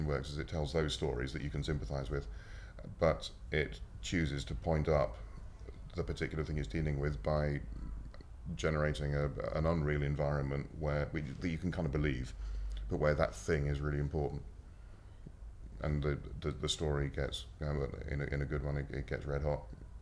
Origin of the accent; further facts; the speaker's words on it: Bristol, South West England, United Kingdom; also born or lived in London / Scotland / Milton Keynes; I'm born in London, grew up mostly in Bristol, spent 5 years in Scotland doing my first degree, and then Milton Keynes. I'm not really from anywhere in particular.